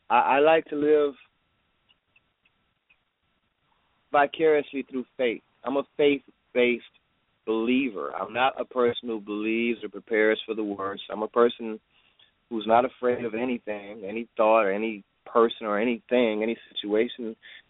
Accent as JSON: {"language": "English", "town": "Miami", "region": "Florida", "country": "United States", "tie": "born or raised there", "said": "I grew up in Miami. I'm from the Overtown area. I understand poverty."}